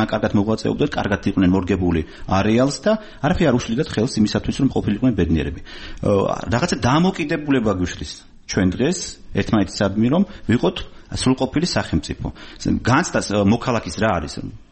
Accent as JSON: {"language": "Georgian", "region": "Tbilisi", "country": "Georgia", "tie": "born or raised there", "said": "მე ვარ საქართველოს შვილი, გაზრდილი ვარ. საქართველოს თბილისის და საქართველოს ყაიდაზე"}